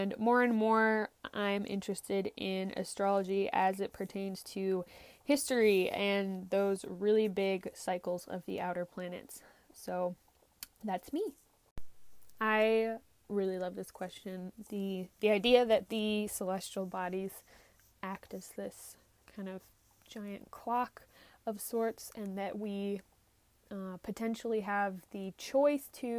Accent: Alaska, United States; I'm an astrologer from Alaska, which is where I am right now due to coronavirus.

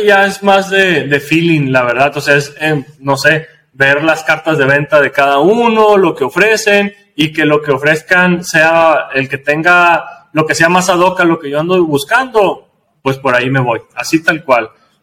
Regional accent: Sonora, Mexico; en México, yo soy de Sonora, estoy ubicado en Sonora

